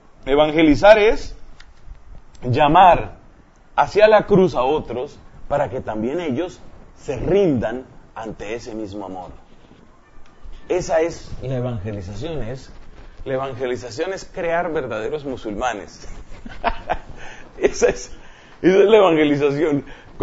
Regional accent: Colombia; luego estuvo en la costa atlántica, de mi país, o sea, hacia el norte

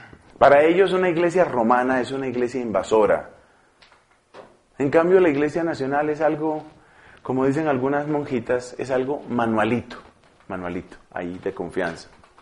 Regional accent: Seville, Andalusia, Spain; Yo soy sevillano y estoy en esa cofradía.

